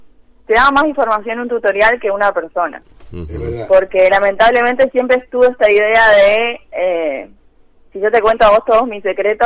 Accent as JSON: {"language": "Spanish", "country": "Argentina", "said": "Viste cómo somos en Argentina."}